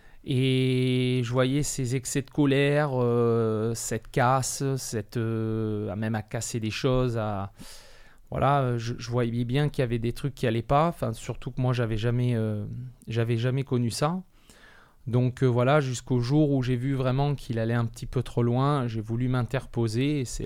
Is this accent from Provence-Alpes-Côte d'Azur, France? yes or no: yes; Toulon, Provence-Alpes-Côte d'Azur, France; Je suis né ici, je suis né à Toulon, je suis toulonnais, j'ai vécu que là.